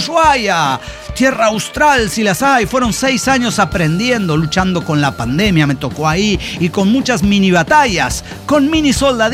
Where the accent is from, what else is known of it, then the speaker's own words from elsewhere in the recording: Venezuela; Pero soy Veneco, venezolano, sí.